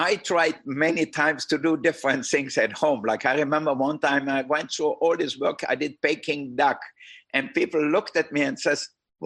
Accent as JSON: {"language": "English", "country": "Austria", "said": "because I'm from Austria, I love it with braised red cabbage."}